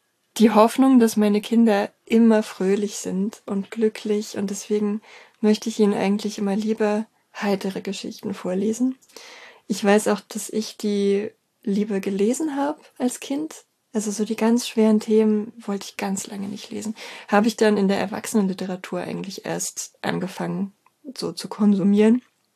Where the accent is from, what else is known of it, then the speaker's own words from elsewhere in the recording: Berlin, Germany; also born or lived in Erfurt; Ich bin zwar in Erfurt geboren, aber habe meine ersten paar Lebensjahre in Ost-Berlin verbracht, in Marzahn, in einem sogenannten Punkthochhaus.